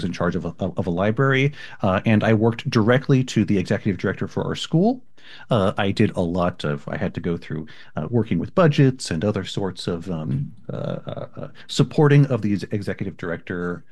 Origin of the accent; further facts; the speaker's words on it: Miami, Florida, United States; So I mentioned I came from Miami, Florida. I moved here from there.